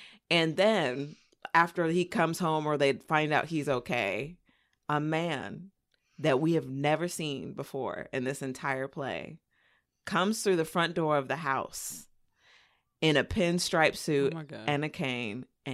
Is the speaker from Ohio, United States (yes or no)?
no; California, United States; I grew up in the Inland Empire.